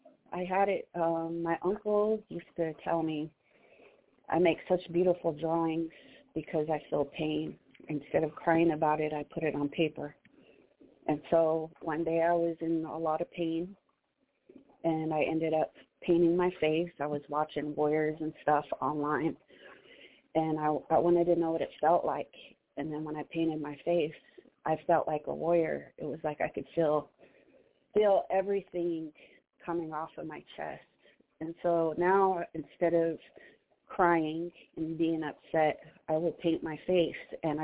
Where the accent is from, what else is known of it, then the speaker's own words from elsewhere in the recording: Seattle, Washington, United States; also born or lived in Omak, United States; I am San Poyo Band and Nez Perce Band, and I was born in Omak, Washington. I lived there on the res, but I grew up here in Seattle.